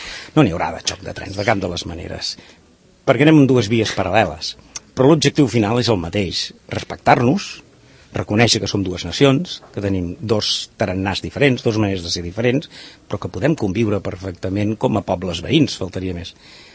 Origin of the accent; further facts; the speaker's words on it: Catalonia, Spain; en un país mediterrani, com som els catalans